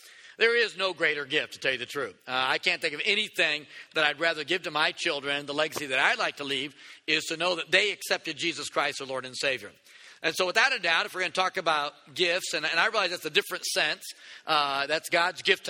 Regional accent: San Diego, California, United States; But we're from San Diego, and it was a real close call.

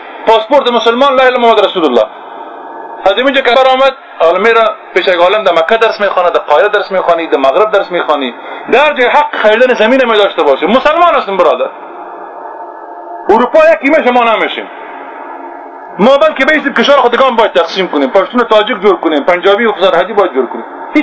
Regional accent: Afghanistan; نه، من افغان هستم

